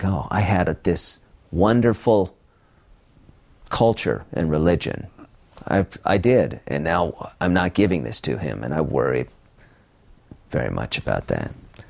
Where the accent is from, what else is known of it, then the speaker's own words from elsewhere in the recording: Utah, United States; And I say, I'm from Utah, where the streets are Mormon, very north, south, east, west.